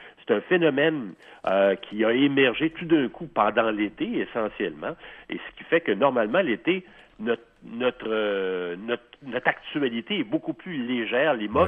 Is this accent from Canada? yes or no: yes; Quebec, Canada; dans notre actualité domestique chez nous au Québec